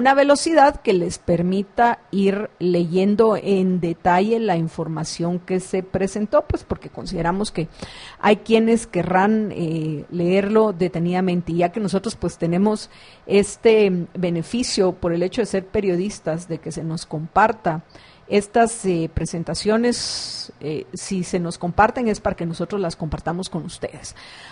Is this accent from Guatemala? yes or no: yes; Guatemala; impuestos de nosotros, los guatemaltecos, quienes pagamos impuestos en Guatemala